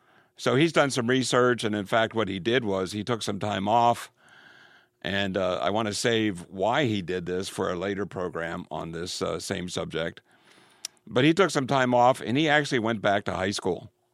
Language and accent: English; Ireland